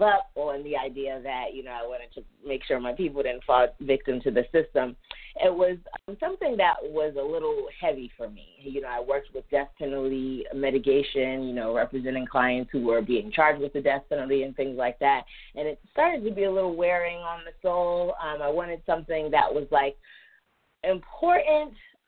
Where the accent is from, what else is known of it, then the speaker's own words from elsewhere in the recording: Boston, Massachusetts, United States; I definitely wanted to attend an HBCU after growing up in Boston. It's very white.